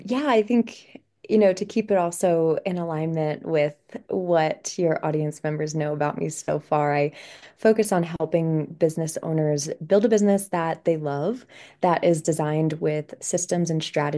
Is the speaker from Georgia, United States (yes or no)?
no; New York, United States; I'm from New York originally, and I had this big idea of working in Manhattan in the publishing industry